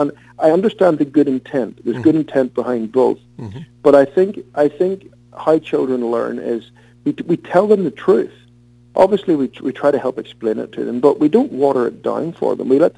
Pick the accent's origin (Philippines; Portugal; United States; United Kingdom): United Kingdom; Belfast, Northern Ireland; C.S. Lewis, of course, is from my hometown, which is Belfast. He was a good Irishman.